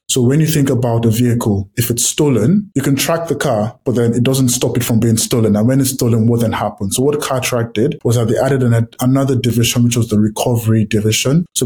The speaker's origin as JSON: {"language": "English", "country": "Nigeria", "tie": "born or raised there", "said": "So for the listeners, I grew up in Nigeria."}